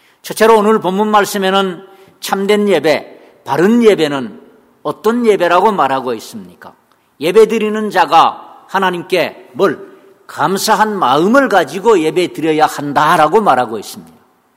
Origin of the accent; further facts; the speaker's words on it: Yeongju, North Gyeongsang, South Korea; 특히 제 고향인 영주 안동 그 두메산골 사시는 분들 앞뒤가 이렇게 꽉 막혀가지고